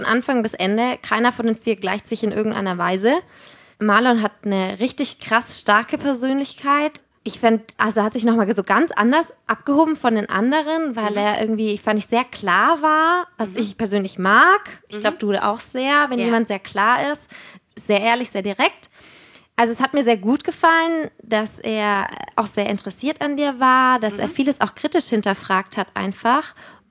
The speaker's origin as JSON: {"language": "German", "region": "Bavaria", "country": "Germany", "said": "Aber ich komme ja auch aus Franken ursprünglich."}